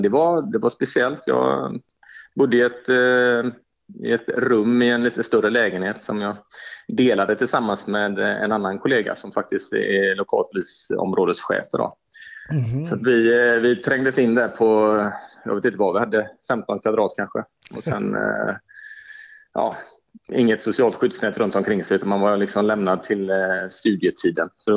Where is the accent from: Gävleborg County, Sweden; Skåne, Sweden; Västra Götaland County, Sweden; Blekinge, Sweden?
Västra Götaland County, Sweden; Gothenburg; also born or lived in Umeå; Ja, jag är född och uppväxt och boendes på Hisingen. Så att, alltid varit nära Göteborg då, förutom studietiden som jag var i Umeå.